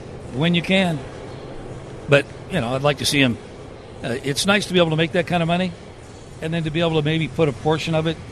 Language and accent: English; California, United States; I grew up in the Bay Area, so I got to go to a lot of Giants games, a lot of A's games.